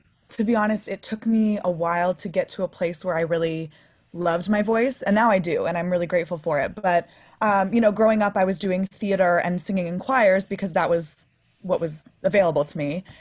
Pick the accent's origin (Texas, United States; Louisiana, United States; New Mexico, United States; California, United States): California, United States; Los Angeles; I'm born and raised in Los Angeles, which is, I think, pretty unique and definitely affects the type of music that I make, you know what I mean?